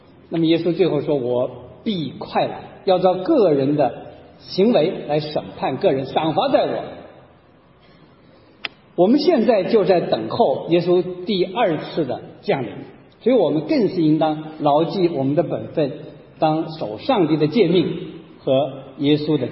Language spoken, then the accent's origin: Chinese; Hunan, China; 我来自湖南的，你今天走到韶山，我们湖南人讲